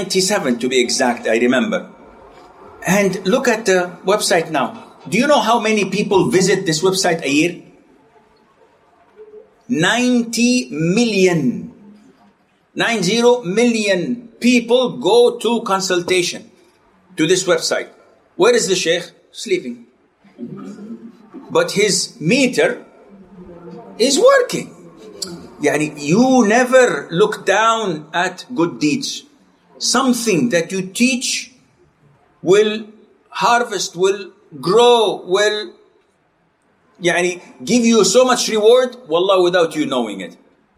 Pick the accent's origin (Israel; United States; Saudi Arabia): Saudi Arabia; English is a second language; I'm not going to defend myself because I'm from Saudi.